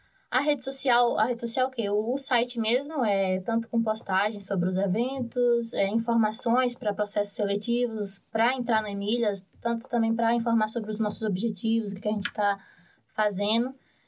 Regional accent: Bahia, Brazil; now in Curitiba, Brazil; eu vim do interior da Bahia, na Chapada Diamantina, e faço também engenharia de computação aqui na UT. E não tem muito tempo ainda que eu tô aqui em Curitiba

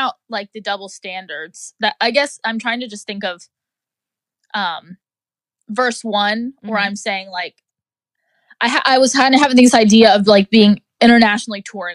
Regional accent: Florida, United States; I'm from the South, 94 Jacks Beach, whatever, shout out to Florida.

